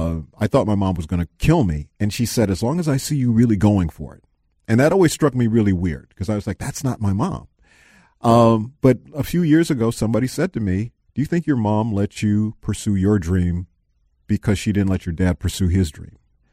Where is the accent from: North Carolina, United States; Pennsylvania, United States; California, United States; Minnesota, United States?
Minnesota, United States; Minneapolis; I love excuses to come back to town. And, you know, I this is my hometown.